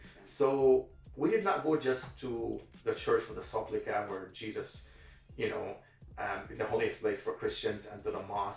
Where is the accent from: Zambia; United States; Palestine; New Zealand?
Palestine; Here I go to my grandfather's house, because I told you I'm from Palestine